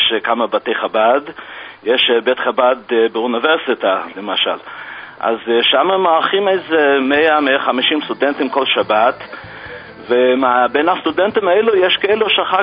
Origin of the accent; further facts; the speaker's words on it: Pittsburgh, Pennsylvania, United States; אבל אני גדלתי בפיטסבורג, אחר כך הלכתי ללמוד בישיבה